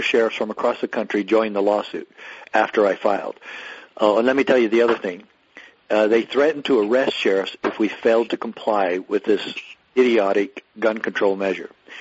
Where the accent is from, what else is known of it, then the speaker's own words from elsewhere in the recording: Arizona, United States; And then I decided after 5 years after that epiphany to move home to Arizona and run for sheriff in my hometown.